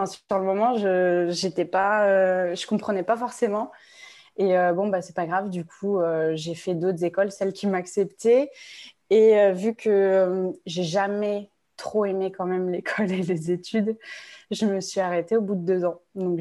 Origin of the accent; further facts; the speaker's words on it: Pays de la Loire, France; also born or lived in south of France; Alors, j'ai grandi en France. J'ai grandi dans le sud de la France, puis dans la région de Nantes. On a déménagé plusieurs fois.